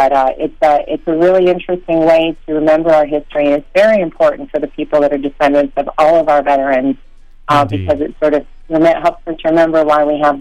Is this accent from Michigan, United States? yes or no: yes; Saginaw, Michigan, United States; I was raised in Saginaw, and my dad passed away at the age of 84 in 2006 in Saginaw.